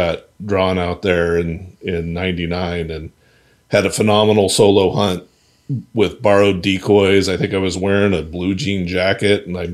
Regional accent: Colorado, United States; also born or lived in Reno, United States; I grew up in Colorado and went to high school in Reno.

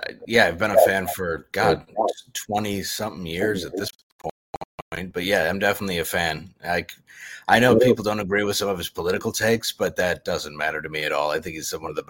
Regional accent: Detroit, Michigan, United States; now in Dallas, United States; I grew up in Detroit.

